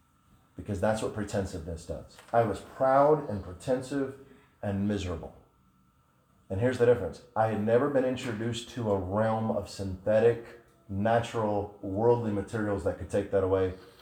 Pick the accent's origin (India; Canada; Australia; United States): United States; Beaufort, South Carolina; I grew up in Beaufort, South Carolina. Beaufort, South Carolina is a military town if there ever was one.